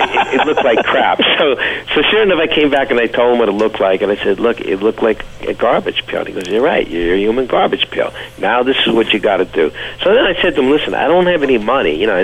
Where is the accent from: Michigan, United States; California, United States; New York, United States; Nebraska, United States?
New York, United States; Hawthorne; Well, I grew up in Hawthorne, New York, which is in Westchester County